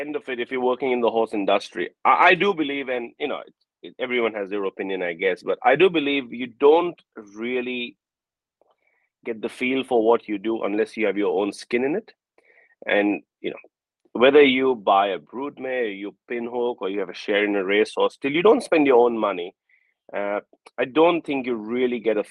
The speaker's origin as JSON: {"language": "English", "country": "India", "tie": "born or raised there", "said": "when I grew up in India"}